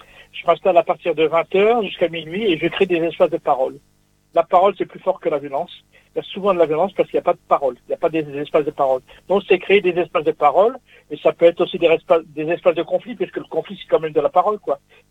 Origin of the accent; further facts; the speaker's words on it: France; born there; parce qu'avant j'étais algérien, maintenant j'ai la double nationalité, pourtant je suis né en France.